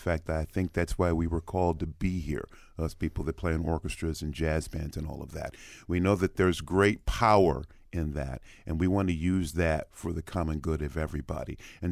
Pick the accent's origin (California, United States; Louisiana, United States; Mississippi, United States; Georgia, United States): Georgia, United States; born there; also born or lived in Kentucky / Colorado / Minnesota; now in Columbus, United States; I was born in Georgia, lived in Kentucky, Colorado, Minnesota, everywhere. But I'm liking my 20-some years here in Columbus